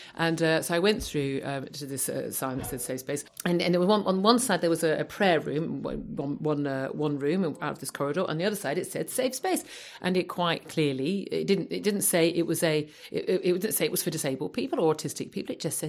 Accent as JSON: {"language": "English", "country": "Ireland", "said": "So I'm Irish, I'm allowed to take"}